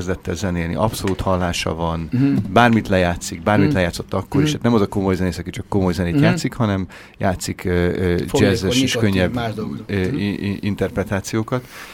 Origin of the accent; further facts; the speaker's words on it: Pomáz, Pest, Hungary; Most már 7. éve szervez akadémiát Pomázon, ahonnan mi származunk